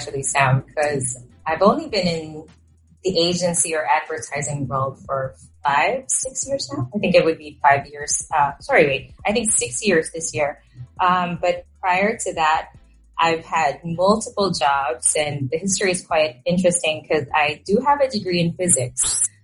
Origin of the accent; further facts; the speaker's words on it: Manila, Metro Manila, Philippines; I am from Manila. So that is the capital of the country.